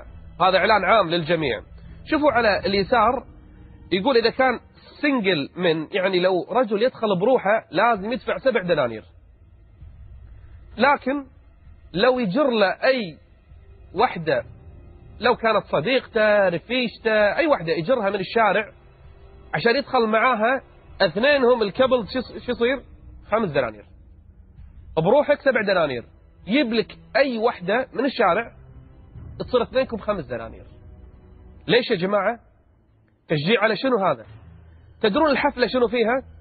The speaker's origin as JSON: {"language": "Arabic", "country": "Kuwait", "said": "دعوة في أحد المطاعم توزع لحضور حفل في إحدى المنتجعات عندنا بالكويت"}